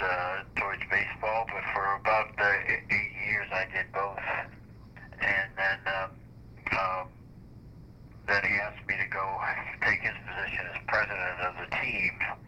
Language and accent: English; Pittsburgh, Pennsylvania, United States; I grew up in Pittsburgh, as I said, and I saw the change from Forbes Field, which was built in 1909.